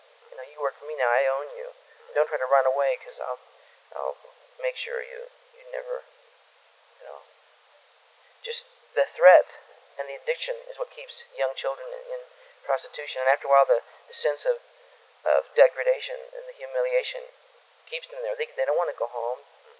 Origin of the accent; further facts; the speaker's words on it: United States; Because I'm an American.